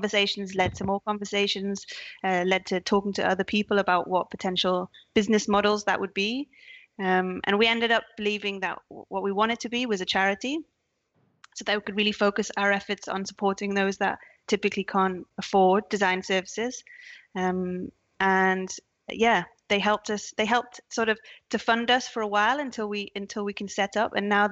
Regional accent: Newcastle, North East England, United Kingdom; I'm a Geordie. I'm from Newcastle, the north of England

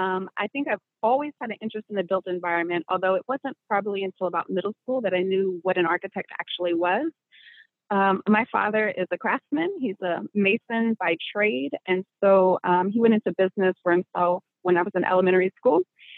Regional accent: Tennessee, United States; So I attended the University of Tennessee, which I'm from the Volunteer State.

